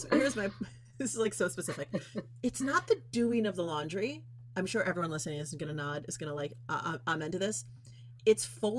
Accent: New York City, New York, United States; Even when I lived in New York City, so I'm originally from New York, and when I lived there, I was a performer

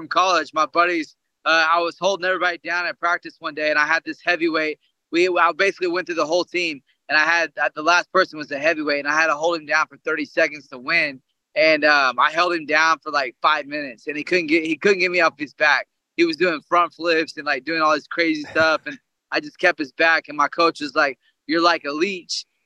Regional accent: Oklahoma, United States; I grew up in Oklahoma.

